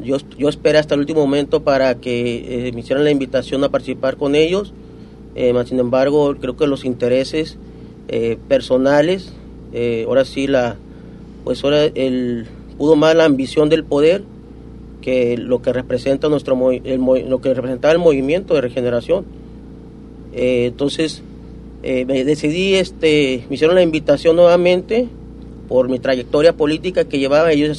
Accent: Puerto Vallarta, Jalisco, Mexico; mi pueblo, en Puerto Vallarta

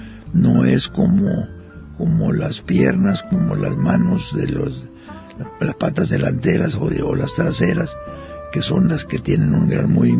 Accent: Sonora, Mexico; Vamos a cocinar algo ahora que me recuerda mucho mi tierra, Sonora, que me recuerda mucho mi época de muchacho, de niño casi, cuando ordeñábamos las vacas y después hacía quesos.

